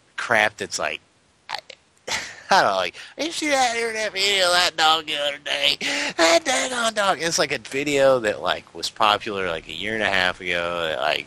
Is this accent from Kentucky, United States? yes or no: yes; Louisville, Kentucky, United States; born there; I was born in Louisville, like at Norton Hospital, but like that's where they were living when I was born.